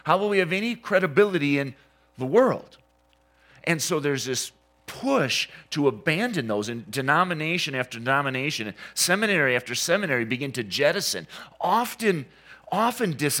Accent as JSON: {"language": "English", "town": "Saginaw", "region": "Michigan", "country": "United States", "tie": "born or raised there", "said": "The church that I grew up in Saginaw was founded by people who later became missionaries"}